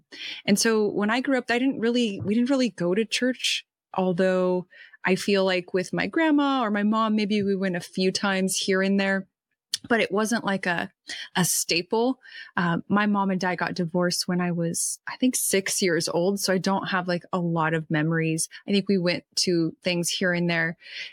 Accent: California, United States; born there; I was born in Northern California.

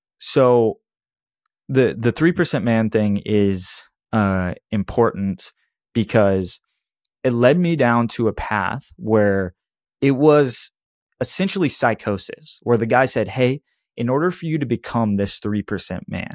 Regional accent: Austin, Texas, United States; You know, I'm from North Austin, so it's a little bit different, more conservative, less wild, less things going on.

